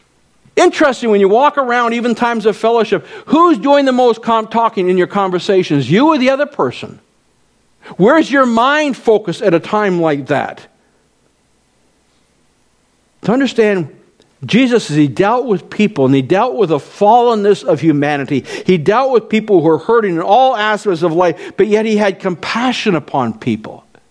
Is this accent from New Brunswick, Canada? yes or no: no; Vineland, Ontario, Canada; I grew up in Vineland, and so we went there